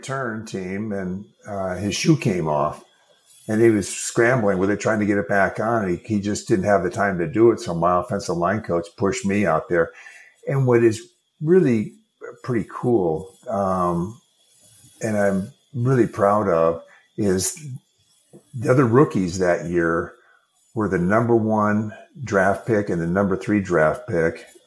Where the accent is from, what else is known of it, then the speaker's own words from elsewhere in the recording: Minneapolis, Minnesota, United States; That's where I grew. I grew up in Minnesota.